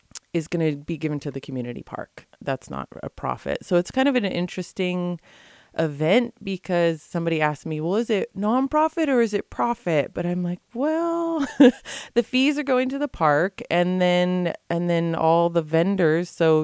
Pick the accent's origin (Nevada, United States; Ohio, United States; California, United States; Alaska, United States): California, United States; Whale Gulch; I was born and raised in Whale Gulch